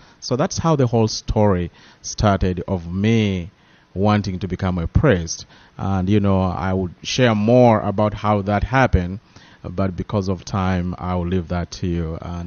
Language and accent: English; Uganda; I was born and raised in Uganda, that is on the East African coast.